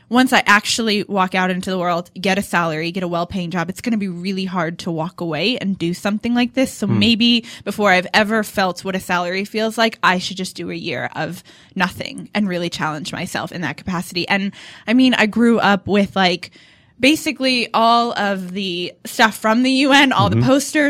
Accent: North Haven, Connecticut, United States; also born or lived in Massachusetts / New York City; Yep, I lived in North Haven. I lived in Massachusetts, right near Boston. And then I lived in New York City, and then I came back to Connecticut

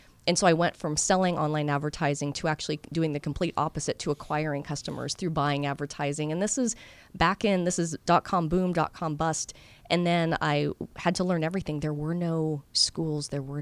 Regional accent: California, United States; I'm from California. I'm big into recycling.

